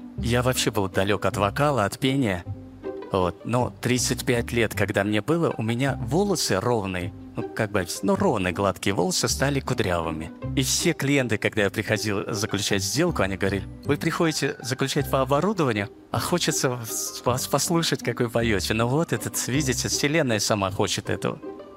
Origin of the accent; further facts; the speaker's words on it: Tashkent, Uzbekistan; мне 51 год, я из Ташкента.